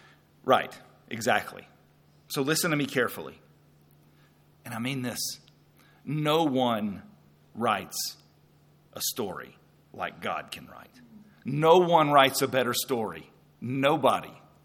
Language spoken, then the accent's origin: English; Nashville, Tennessee, United States; now in Lubbock, United States; I grew up in Nashville, Tennessee. And when I first moved here, my parents were both Texans, so I knew Texas and loved Texas. But when I first moved here to Lubbock, I thought, wow, this is hard.